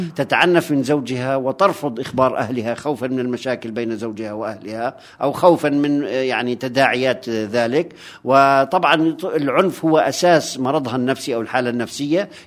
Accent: Palestine; فطبعا نحن مجتمع فلسطيني مقهور نوعا ما لعدم وجود حلول واضحة في الأفق

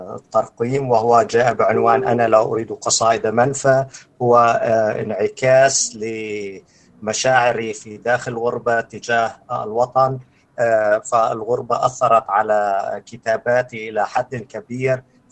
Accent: West Bank, Palestine; born there; moved away; ولدت فيها، التي أعتز بها كثيرا جدا، وأتمنى أن يتاح لكثير من أصدقائي وزملائي في فلسطين

